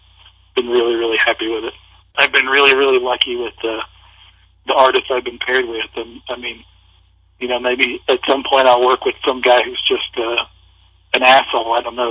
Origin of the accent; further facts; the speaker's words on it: the South, United States; now in Midwest, United States; I grew up in the South, and I live now in the Midwest